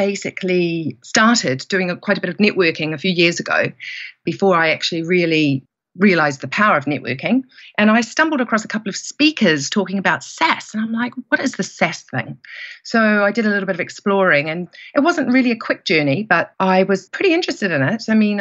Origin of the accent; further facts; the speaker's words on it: New Zealand; now in London, United Kingdom; So I'm based in central London. I'm originally from New Zealand